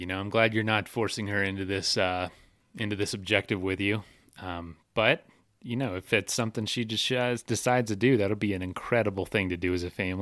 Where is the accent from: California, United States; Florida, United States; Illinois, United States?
Florida, United States; I'm from Florida, and I know the highest point of our state is not even the top of a hill in the state.